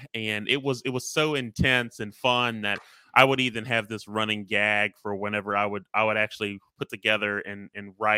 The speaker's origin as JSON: {"language": "English", "region": "Alabama", "country": "United States", "tie": "born or raised there", "said": "That was the team that was closest to us growing up in Alabama."}